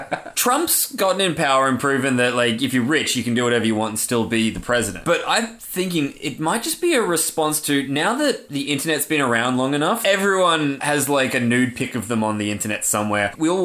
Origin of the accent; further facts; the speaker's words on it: Australia; I'm Australian. No, actually, where are you from genetically? I'm Australian.